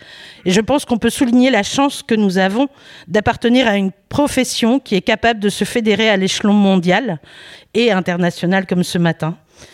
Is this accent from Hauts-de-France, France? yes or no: yes; Lille, Hauts-de-France, France; En plus, je suis de Lille